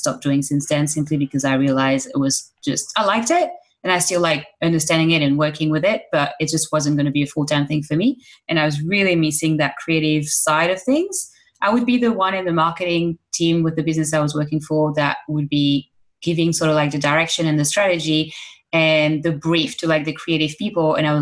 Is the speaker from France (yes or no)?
yes; France; English is a second language; Anyway, I'm French, born and raised in France.